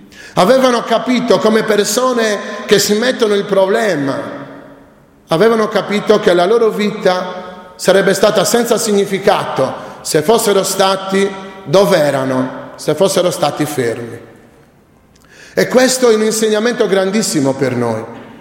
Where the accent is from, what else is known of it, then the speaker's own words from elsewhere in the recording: Sardinia, Italy; noi, se vogliamo parlare in senso ampio, come italiani, ancora di più come sardi